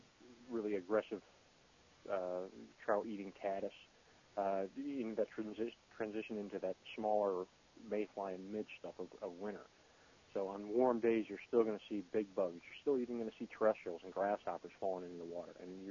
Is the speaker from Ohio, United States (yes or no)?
yes; Ohio, United States; now in Colorado, United States; And this is when I grew up in Ohio along Lake Erie.